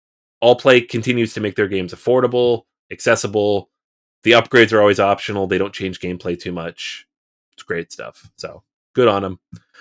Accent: Seattle, Washington, United States; Not just because I'm from Seattle

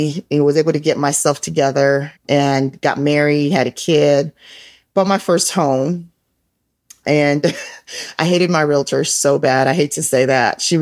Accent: Nigeria; moved away; most of you know that I'm originally from Nigeria. So my origin story actually really just starts there. I came here to this country just, you know, lots of political unrest back home.

